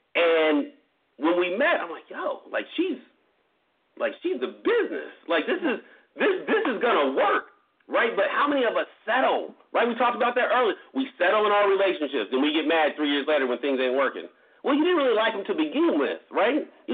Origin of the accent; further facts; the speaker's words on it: San Bernardino, California, United States; I grew up in Inland Empire, San Bernardino, California, right? Gangs, the whole nine, right?